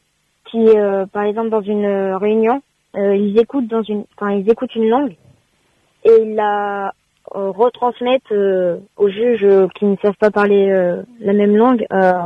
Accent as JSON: {"language": "French", "region": "Centre-Val de Loire", "country": "France", "said": "je viens du Loir-et-Cher, et puis voilà."}